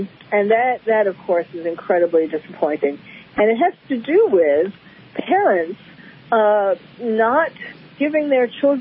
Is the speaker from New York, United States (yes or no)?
yes; New York, United States; now in California, United States; I mean, I was born and bred in New York, and I went to a temple school from the time that I was, I don't know, five or something.